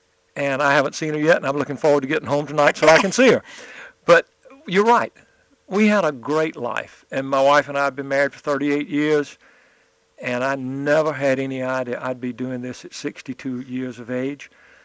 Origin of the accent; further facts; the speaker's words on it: South Carolina, United States; born there; I was born in South Carolina, educated in upstate at Wofford, and then I live in the Midlands.